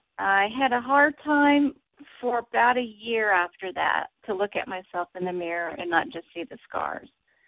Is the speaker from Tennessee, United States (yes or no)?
no; Minneapolis, Minnesota, United States; I'm an artist from Minneapolis.